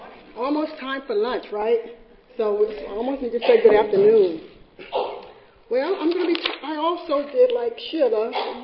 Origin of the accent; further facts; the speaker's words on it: California, United States; Well, I'm from California. We know we've had a lot of disasters.